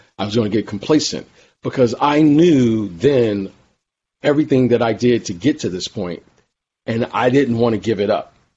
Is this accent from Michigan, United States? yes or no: yes; Detroit, Michigan, United States; I grew up in Detroit and I'm a huge music fan and, in particular hip hop.